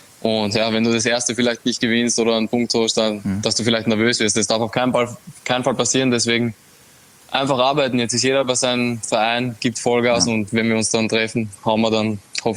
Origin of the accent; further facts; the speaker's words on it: Austria; Ich als Österreicher drücke natürlich Salzburg die Daumen.